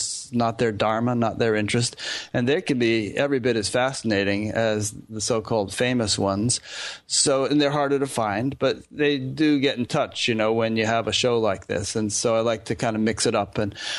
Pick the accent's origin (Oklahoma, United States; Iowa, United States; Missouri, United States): Iowa, United States; You know, when I first started, I started here in my hometown in Iowa